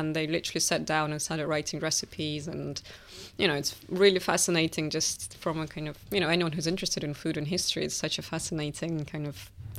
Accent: Russia; when I told people that I am from Russia or am writing a book about Russian food

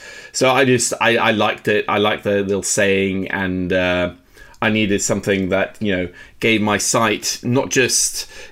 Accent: Oslo, Norway; English is a second language; also born or lived in London / New York; New York just before I moved back home to Oslo. I'm from Oslo. My family's here. My wife is Norwegian.

